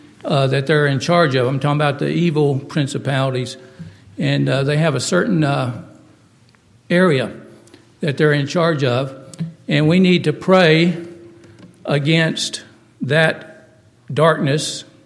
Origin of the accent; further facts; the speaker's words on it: Phenix City, Alabama, United States; years ago when I was growing up in Phoenix City, Alabama.